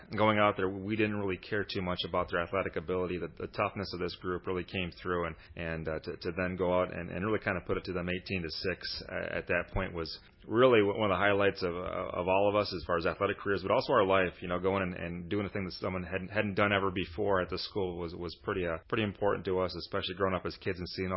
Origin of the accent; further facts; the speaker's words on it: Shepherd, United States; I'm lucky enough to bring my three children back to this to my hometown, and I want them to have the same kind of experience that we had while we were here in Shepherd.